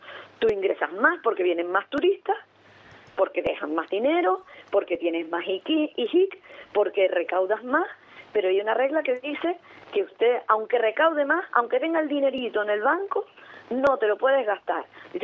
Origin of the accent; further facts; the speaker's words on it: Canary Islands, Spain; somos canarios y que queremos lo mejor para nuestras islas